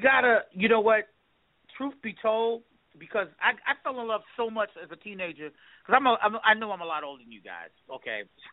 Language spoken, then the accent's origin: English; Queens, New York, United States; I'm from Queens, so that's Jets country. Okay? And when I was growing up